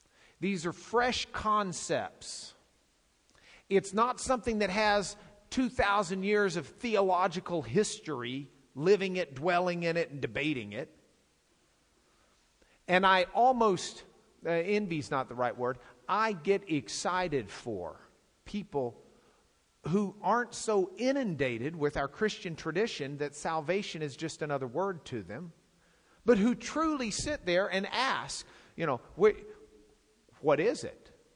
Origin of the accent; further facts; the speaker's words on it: Lubbock, Texas, United States; I come from Lubbock, okay?